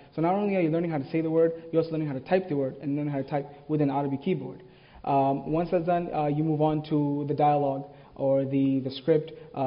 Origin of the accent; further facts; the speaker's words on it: India; English is a second language; The subcontinent, India.